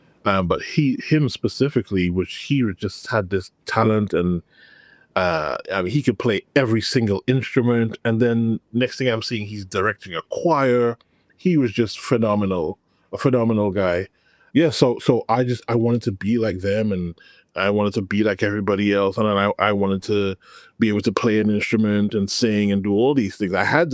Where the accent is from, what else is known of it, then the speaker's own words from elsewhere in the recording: Trinidad & Tobago; now in London, United Kingdom; I am Seventh-day Adventist music business professional based in London. I grew up in Trinidad and Tobago. It's the home of my mom and my family. I grew up on an Adventist campus called Caribbean Union College, which is now University of the Southern Caribbean.